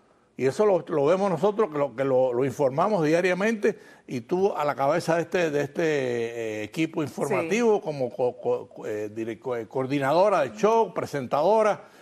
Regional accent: Cuba; como periodista cubano

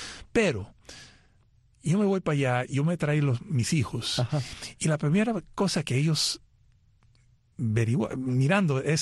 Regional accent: New York City, New York, United States; cuando yo era niño, creciendo en Nueva York

